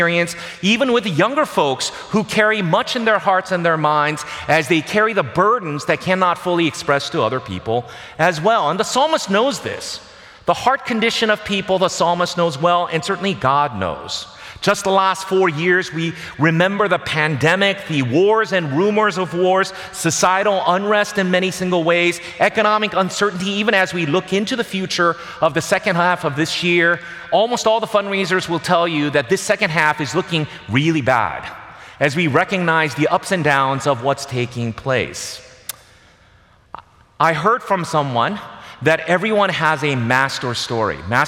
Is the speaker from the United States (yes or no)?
no; South Korea; For those of you who are born and raised in South Korea like I was, my parents were born in Hwanghae province before they actually came down to South Korea right during the war.